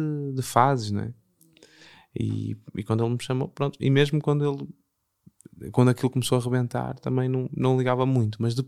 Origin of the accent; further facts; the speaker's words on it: Porto, Portugal; born there; Eu nasci cá. Nasceste cá. Nasci no Porto.